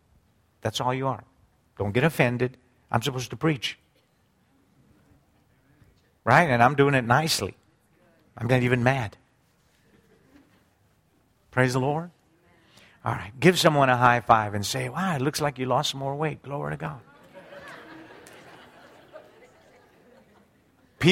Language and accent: English; United States; I didn't know, honestly, ladies and gentlemen, I didn't know that there were non-Christians in America, because we're Americans.